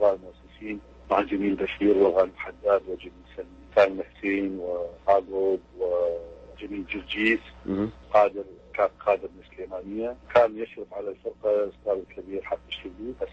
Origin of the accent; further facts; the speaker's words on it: Khanaqin, Diyala Governorate, Iraq; also born or lived in Baghdad; وعديت مرحلة الابتدائية كملتها في بغداد. أنا من خانقين لا أساس مدينتي خانقين. نصف الثاني من الابتدائية كملتها في بغداد، المتوسطة رجعت كملتها في خانقين، ورجعت مرة ثانية إلى بغداد. يعني كنت متنقلا بين بغداد وبين خانقين.